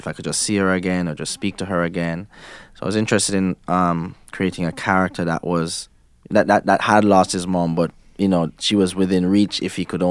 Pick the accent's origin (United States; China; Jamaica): Jamaica; Negril, Westmoreland; I grew up in Negril, the west end of Negril, Jamaica, and it was, you know, it's on the cliffs right over the ocean.